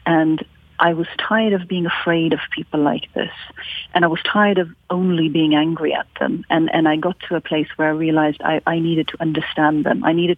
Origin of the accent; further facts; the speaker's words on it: Norway; So I am the daughter of immigrants. But I myself was actually born and raised in Norway.